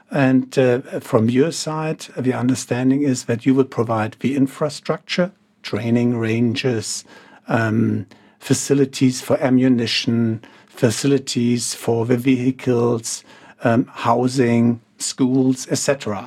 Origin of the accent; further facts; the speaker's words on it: Germany; And I was born in Western Germany. In Western Germany, I grew up in a divided country during the Cold War.